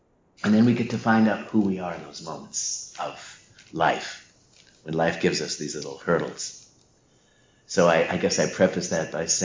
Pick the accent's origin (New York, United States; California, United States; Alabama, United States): Alabama, United States; They came from North Dakota with their children. They came from Idaho with their children. And then I came from Alabama.